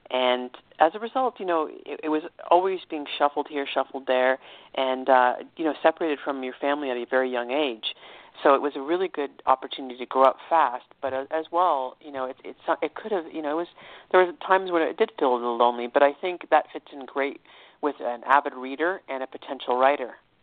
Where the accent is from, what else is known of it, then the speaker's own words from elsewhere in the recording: Toronto, Ontario, Canada; born there; I was born in Toronto, Canada, right? But I've lived all over, and I continue to travel extensively.